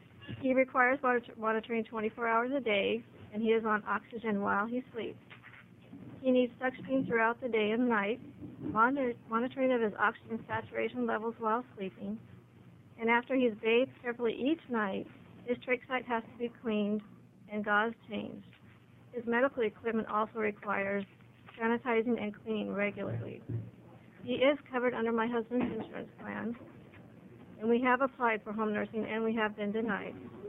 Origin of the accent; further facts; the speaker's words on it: Grants Pass, Oregon, United States; I'm from Grants Pass, Oregon.